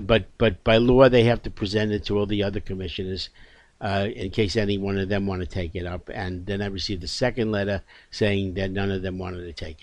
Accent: New York City, New York, United States; Yeah, I grew up in Brooklyn, okay? East Flatbush.

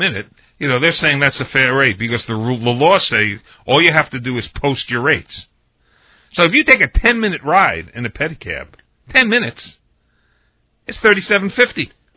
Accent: New York, United States; As a New Yorker, as a human being, and for somebody who loves New York.

